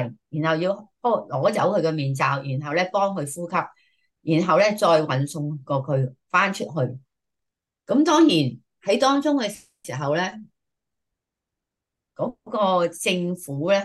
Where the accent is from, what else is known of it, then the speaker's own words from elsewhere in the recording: Guangdong, China; accent: Cantonese; 我哋廣東話就話應該係袖手旁觀、隔岸觀火